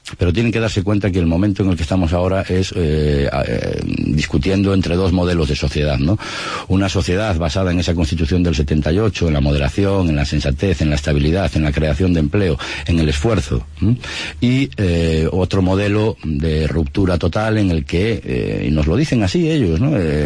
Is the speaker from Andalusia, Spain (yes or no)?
no; Galicia, Spain; como gallego nos ha de hacer sentir orgullosos